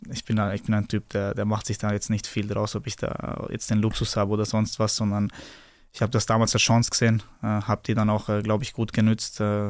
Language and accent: German; Bosnia & Herzegovina; wenn du fürs Land spielst, ist ja das Land alles, zum Beispiel zumindest bei uns in Bosnien.